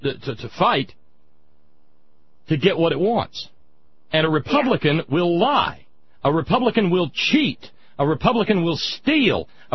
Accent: the South, United States; you know me, I'm a Southerner.

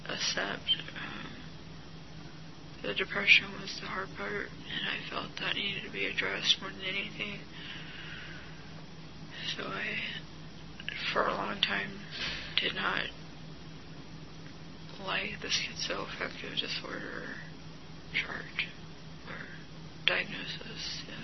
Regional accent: California, United States; born there; also born or lived in Minnesota; I was born in California to my mom and dad.

